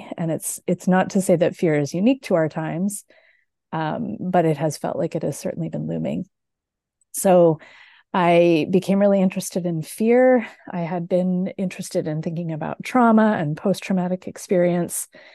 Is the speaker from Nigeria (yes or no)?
no; Canada; now in Michigan, United States; I am Canadian. I now live in the US, in Michigan.